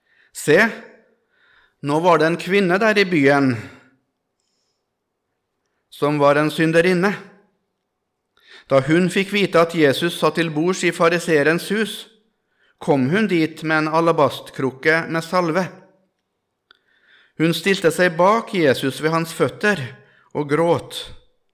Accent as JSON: {"language": "Norwegian", "town": "Melhus", "region": "Trøndelag", "country": "Norway", "said": "Jeg er fra Trøndelag, fra Melhus i Trøndelag."}